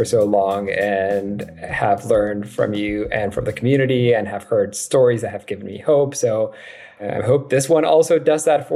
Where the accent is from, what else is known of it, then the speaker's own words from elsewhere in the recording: Mexico; moved away as an adult; now in New York City, United States; We're both originally from Mexico, came to the US about 10 years ago now, live in New York City